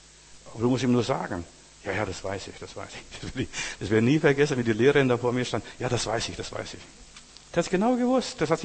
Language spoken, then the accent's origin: German; Germany; also born or lived in Soviet Union; Ich bin ein Europäer, ich bin ein Deutscher, aber letztendlich bin ich ein Christ, ein Kind Gottes.